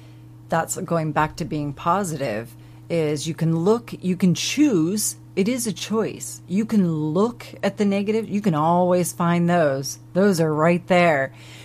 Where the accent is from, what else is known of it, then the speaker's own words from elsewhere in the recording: United States; now in United Kingdom; obviously we're American, but we live in the UK.